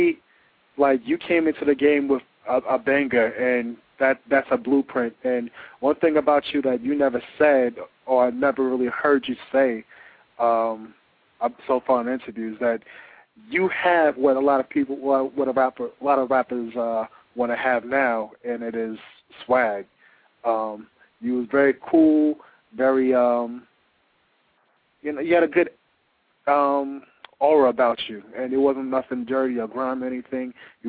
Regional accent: Queens, New York, United States; now in Atlanta, United States; I'm originally from Queens, but right now I reside in Atlanta, Georgia.

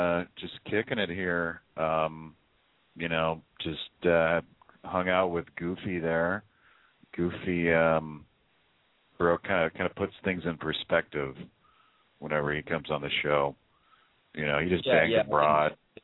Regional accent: San Jose, California, United States; He grew up in San Jose, my hometown. We both grew up in the same hometown.

